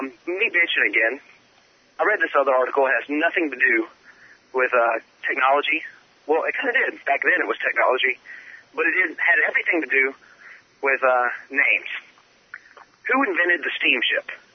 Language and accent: English; the South, United States; And, we're from the South. Civil War is still being debated down here.